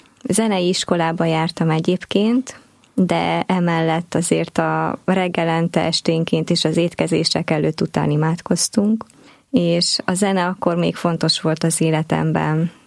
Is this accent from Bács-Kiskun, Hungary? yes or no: yes; Kecskemét, Bács-Kiskun, Hungary; born there; Kecskeméten születtem, katolikus családba, és az Isten felénk irányuló szeretetét már gyermekkoromban is megtapasztalhattam.